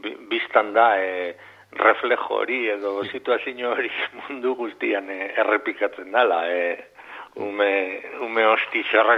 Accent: Eibar, Basque Country, Spain; now in Lekeitio, Spain

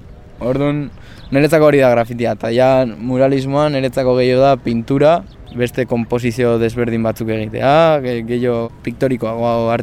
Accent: Pasaia, Basque Country, Spain; Pasaiakoa naiz, 20 urte ditut. Oraintxe bertan arterrak ikasten ari naiz Bilbon, Leioan

